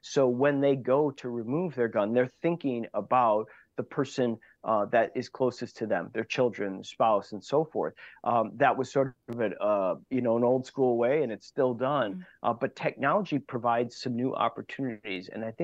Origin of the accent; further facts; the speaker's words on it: Wauwatosa, Wisconsin, United States; I grew up in Wauwatosa, so I remember this case quite well.